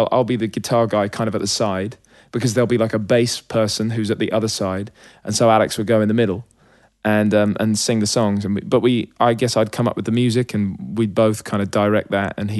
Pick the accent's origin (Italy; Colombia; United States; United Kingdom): United Kingdom; Hitchin, East of England; I suppose the lucky thing for a kid growing up in Hitchin is, I was closer to London than a lot of the rest of the country. Like, it's like a 30-minute train ride and you're in.